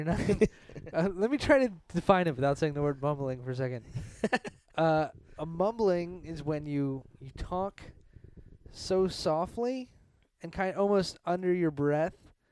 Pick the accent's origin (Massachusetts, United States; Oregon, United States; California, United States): Massachusetts, United States; Boston; I'm originally from Boston.